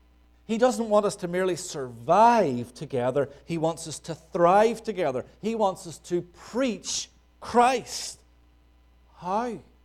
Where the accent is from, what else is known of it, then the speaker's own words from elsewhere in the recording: Northern Ireland, United Kingdom; I grew up in Northern Ireland. The fields were full of sheep.